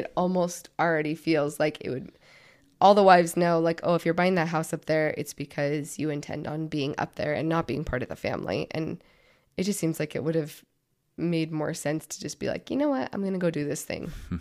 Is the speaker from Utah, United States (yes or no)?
yes; St. George, Utah, United States; like I grew up in St. George, which is like 45 minutes outside of Hilldale.